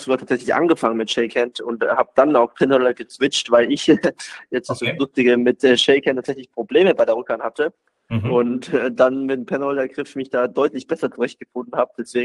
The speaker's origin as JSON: {"language": "German", "region": "Swabia", "country": "Germany", "tie": "born or raised there", "said": "weil ich habe beim Ort, wo ich aufgewachsen bin, natürlich nur schöne Erinnerungen"}